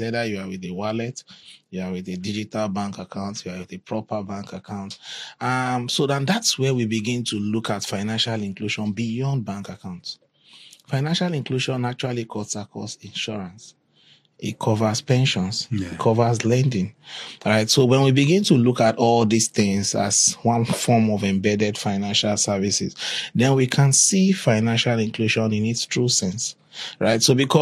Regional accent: Kaduna, Kaduna State, Nigeria; I was born in Kaduna. I lived over 24 years there. Started my career in Kano and Katsina down to Abuja. So it's been a journey around the north.

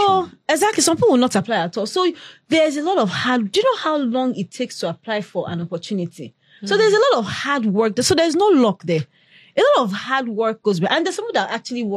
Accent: Nigeria; I'm Nigerian. I also have a Nigerian passport.

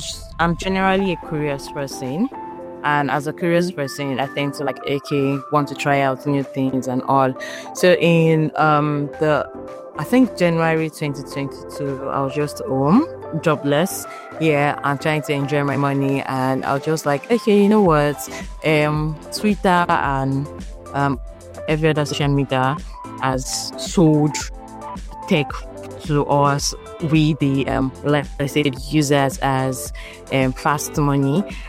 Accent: Nigeria; I'm from Nigeria, I'm a cybersecurity analyst, and I speak German.

